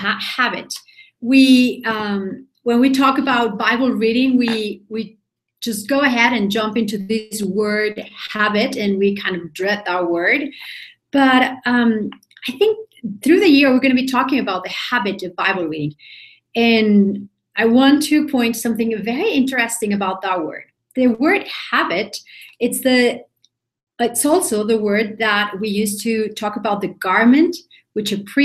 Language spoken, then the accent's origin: English; Mexico City, Mexico; English is a second language; I am from Mexico City, live in Mexico City, and that explains my accent.